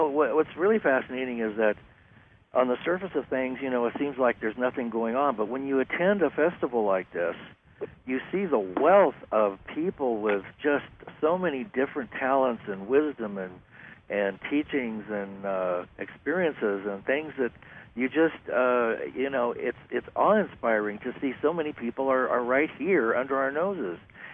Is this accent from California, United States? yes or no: yes; Santa Barbara, California, United States; that's my hometown